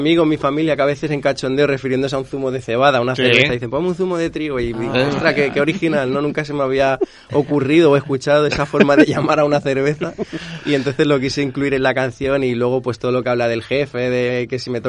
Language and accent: Spanish; Sant Boi de Llobregat, Catalonia, Spain; yo me siento un samboyano de toda la vida y de corazón, siempre allá donde voy, nunca digo soy de Barcelona, digo soy de San Boi